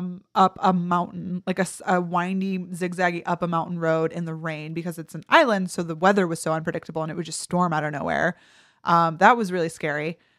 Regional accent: United States; That's what I always say because I'm an American.

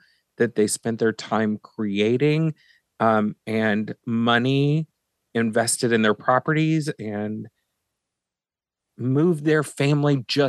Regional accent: Texas, United States; And knowing, so I'm originally from Texas, which comes out a little bit like it just did right then, because I've been talking to my family a lot more.

